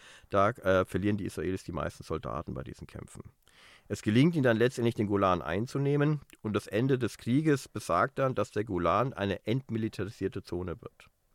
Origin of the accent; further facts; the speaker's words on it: Reutlingen, Baden-Württemberg, Germany; wir kommen ja hier aus dem Senden ja von Reutlingen, das ist so ähnlich wie die Schwäbische Alb.